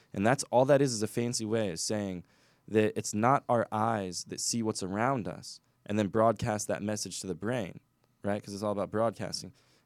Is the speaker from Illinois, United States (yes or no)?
yes; Illinois, United States; the Reader's Digest version is, I grew up in Illinois, at 8 years old, started playing guitar, doing magic.